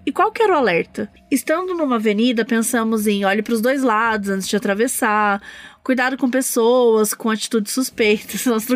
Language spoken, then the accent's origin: Portuguese; Itajubá, Minas Gerais, Brazil; Como eu morei minha infância toda em Itajubá